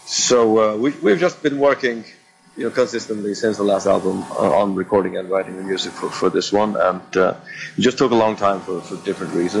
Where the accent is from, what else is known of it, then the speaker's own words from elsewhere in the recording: Faroe Islands; The fact that we come from the Faroes, you know, is inescapable, and it will be one of the first things people notice about us.